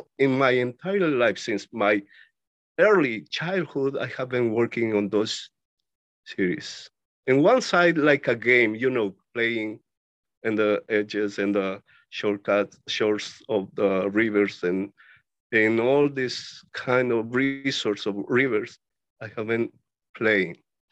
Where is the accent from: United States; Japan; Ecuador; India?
Ecuador; I'm from Ecuador, South America. It's a beautiful country, tiny special country